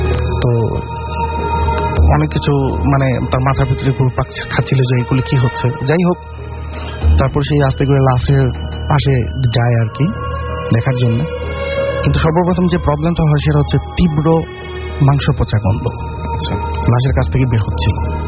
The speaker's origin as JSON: {"language": "Bangla", "town": "Narsingdi", "region": "Dhaka Division", "country": "Bangladesh", "tie": "born or raised there", "moved": "yes", "lives_now": "Saudi Arabia", "said": "এমনিতে আমার বাড়ি হচ্ছে নরসিংদীতে, বাট আমি বাইরে থাকি সৌদি আরবিয়াতে, দমদম সিটিতে"}